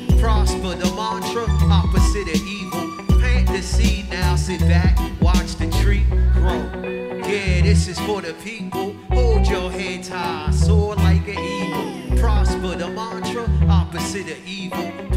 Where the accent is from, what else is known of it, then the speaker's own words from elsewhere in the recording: Philadelphia, Pennsylvania, United States; As I said earlier, we're up from Philadelphia. This next song is an ode to Philadelphia's rich history in disco music.